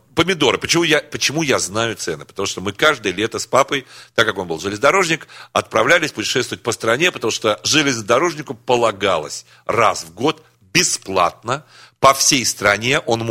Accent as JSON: {"language": "Russian", "region": "Tashkent", "country": "Uzbekistan", "moved": "yes", "said": "Если говорить, ты откуда, я говорю, из Ташкента. Давно, правда, но-то из Ташкента."}